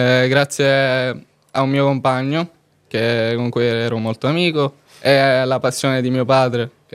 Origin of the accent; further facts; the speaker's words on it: Partinico, Sicily, Italy; No, sono di Partinico, un paese in provincia di Palermo, ma vivo qui in un appartamento.